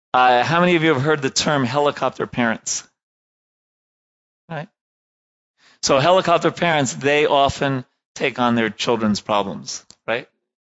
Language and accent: English; New York, United States; One is that, you know, I'm from New York, right?